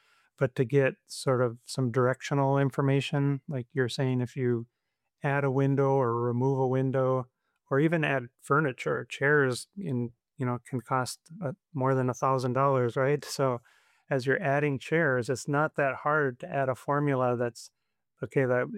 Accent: Minnesota, United States; now in Fargo, United States; I'm originally from Minnesota and Fargo is right next door.

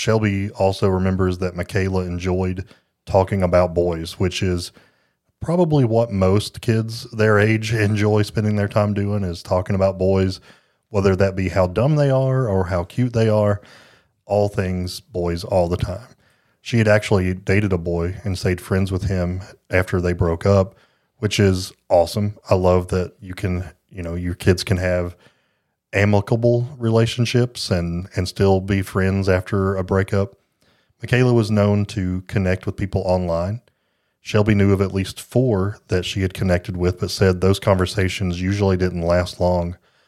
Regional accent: Jellicoe, Ontario, Canada; And I grew up in Jellicoe, which is maybe the whole school was smoking.

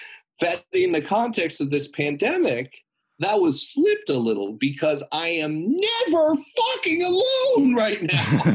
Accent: San Marino, California, United States; We grew up together in San Marino, California.

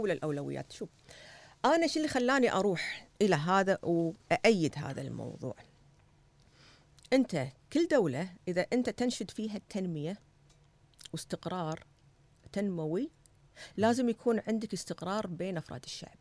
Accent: Kuwait

